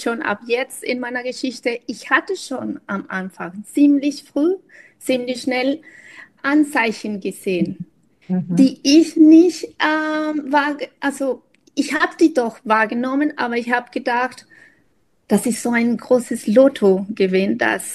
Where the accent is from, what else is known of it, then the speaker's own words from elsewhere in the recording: Colombia; now in Germany; ich komme ursprünglich aus Kolumbien, schon lange Zeit in Deutschland. Ich bin eine Mama, die jetzt bin ich 45